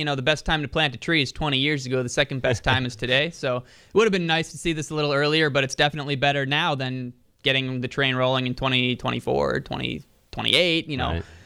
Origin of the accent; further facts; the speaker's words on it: Germantown, Wisconsin, United States; recently, Germantown, my hometown, has been in the news for a pride display that was put up at the library.